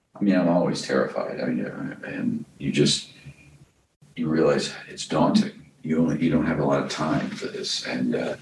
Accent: Midwest, United States; I think it brings perspective to everything I do.

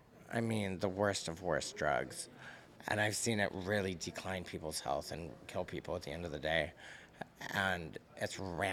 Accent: England, United Kingdom; I started going out when I was raised in England.

